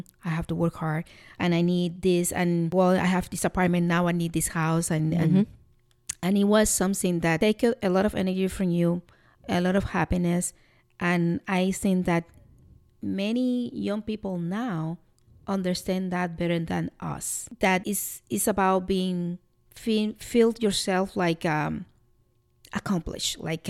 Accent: Dominican Republic; English is a second language; you explained before that we are from Dominican Republic. In small countries like that, it happens sometimes because we have to work so hard to get anywhere.

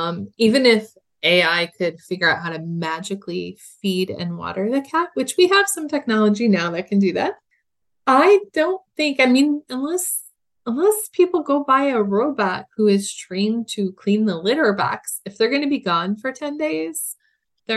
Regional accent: Chicago, Illinois, United States; like we're all from Chicago.

